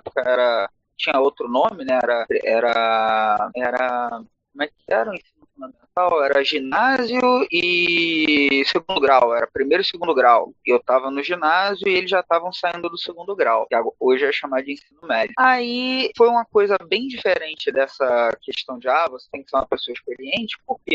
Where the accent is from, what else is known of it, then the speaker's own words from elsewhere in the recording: Rio de Janeiro, Brazil; accent: carioca; Eu sou um carioca, o sotaque não me permite mentir, esse chiado super padrão, sou do Rio de Janeiro, capital. Eu moro no subúrbio do Rio, na Zona Norte, Complexo do Alemão.